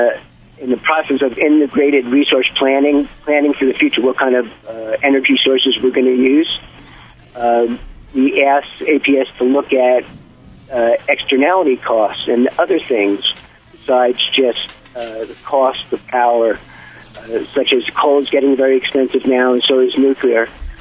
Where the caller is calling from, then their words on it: Tucson, Arizona, United States; I'm calling in from Tucson.